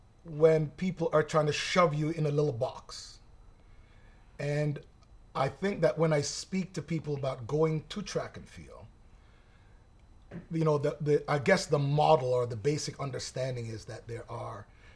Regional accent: Oakville, Ontario, Canada; So me moving to Canada, growing up in Oakville

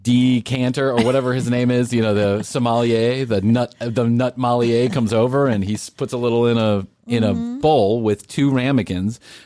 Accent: Ireland; I have freckles because I'm Irish.

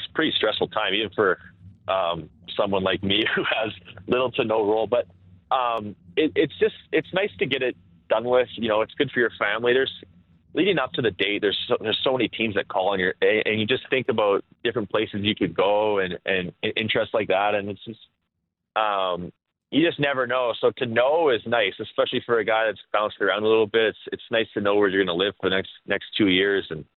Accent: Nelson, British Columbia, Canada; now in Calgary, Canada; Yeah, I come from Nelson, BC, and I used to always come to Calgary in the summers

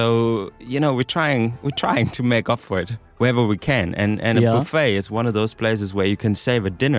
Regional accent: Denmark; but you also have an accent. I'm from Denmark.

